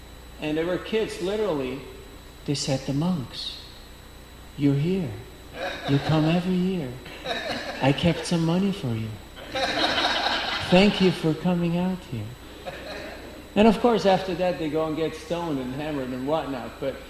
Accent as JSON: {"language": "English", "country": "Switzerland", "said": "\"I'm from Switzerland. I came here to meet all the nice people. Do you qualify?\""}